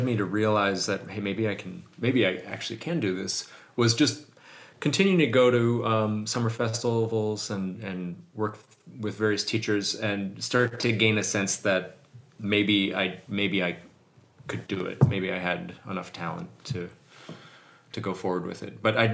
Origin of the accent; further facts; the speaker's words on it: Rochester, New York, United States; And I grew up in Rochester, where Eastman is.